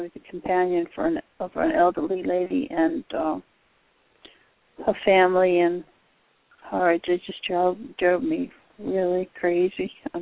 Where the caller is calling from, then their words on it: Florida, United States; from Florida.